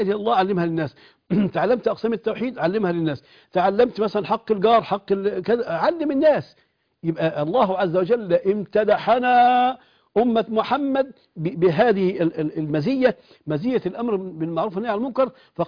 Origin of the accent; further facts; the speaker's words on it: Egypt; وبخاصة مثلا عندنا في مصر كان موالد سيدنا الحسين رضي الله عنه وأرضاه